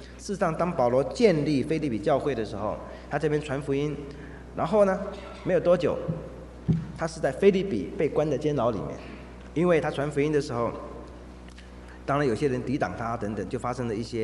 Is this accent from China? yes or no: no; Taiwan; 如果你我们来自台湾的人